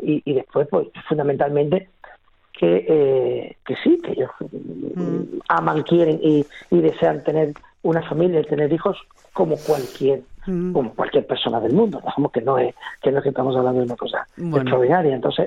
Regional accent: Andalusia, Spain; Yo soy andaluz, es decir, yo me siento muy orgulloso de toda la trayectoria de la historia

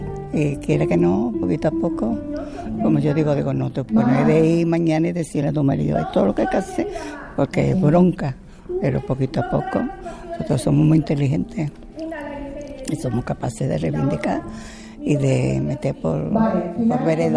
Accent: Seville, Andalusia, Spain; Nosotros somos de Pino Montano.

